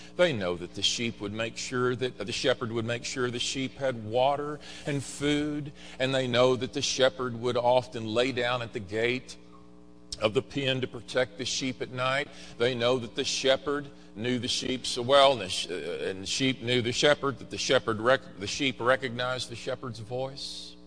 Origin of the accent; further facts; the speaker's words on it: Dallas, Texas, United States; now in Little Rock, United States; I grew up in Dallas. I didn't grow up around sheep, did you? Maybe some of you did, but I don't think most of us in Little Rock did.